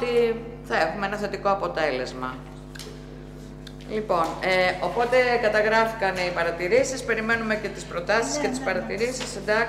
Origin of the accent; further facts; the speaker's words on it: Germany; Επειδή μεγάλωσα στη Γερμανία